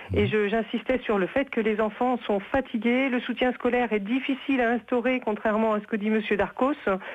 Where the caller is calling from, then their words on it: Angers, Pays de la Loire, France; Je suis près de Angers, oui.